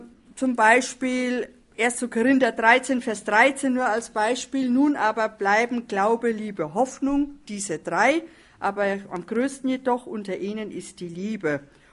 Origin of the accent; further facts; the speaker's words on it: Frankenthal, Rhineland-Palatinate, Germany; Aber wir kommen aus der Pfalz, Frankenthal in der Pfalz, Worms, Ludwigshafen